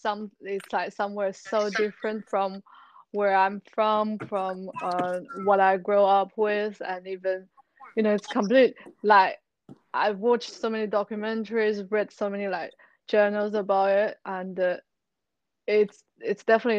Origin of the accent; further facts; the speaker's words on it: China; English is a second language; moved away as an adult; now in United Kingdom; I'm originally from China, and I came to UK 5 years ago for my undergraduate study.